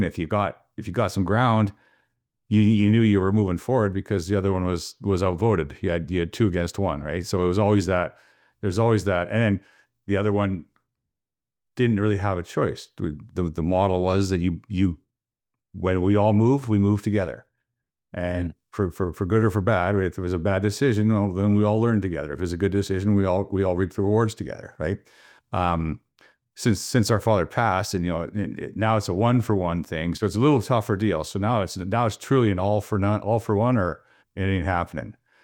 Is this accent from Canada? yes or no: yes; Canada; being a Canadian, it's great that they kind of drive towards the Canadian side of things